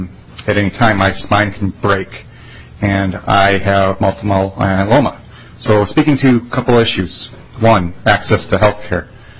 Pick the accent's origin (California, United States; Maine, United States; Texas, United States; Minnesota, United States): Minnesota, United States; Cottage Grove; from Cottage Grove, Minnesota.